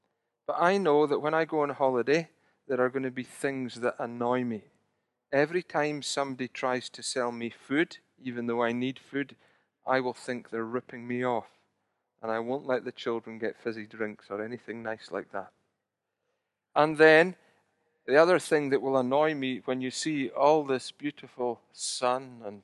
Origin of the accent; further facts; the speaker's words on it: Scotland, United Kingdom; being Scottish, we don't know what that's like too much these days